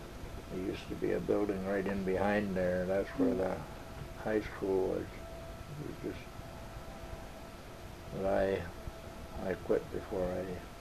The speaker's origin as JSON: {"language": "English", "town": "Hazleton", "region": "Pennsylvania", "country": "United States", "tie": "born or raised there", "said": "I was born in Hazleton. I was born and raised right here, you know, in the general vicinity. I lived in Hazleton all my life, practically, except for the few years that I was away, either in the Army or working."}